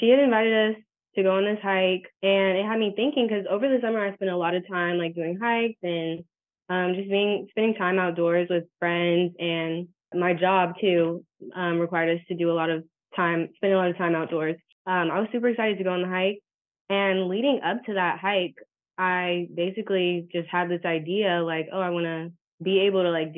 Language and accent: English; Oakland, California, United States; But like on the flip side of that, growing up in Oakland, like we have, you know, beautiful like regional parks